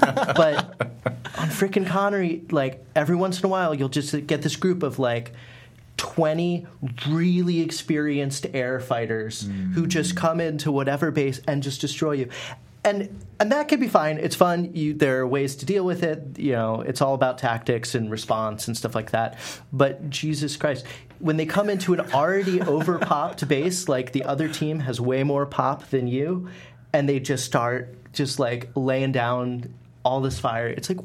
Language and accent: English; East Coast, United States; No, I'm from the East Coast.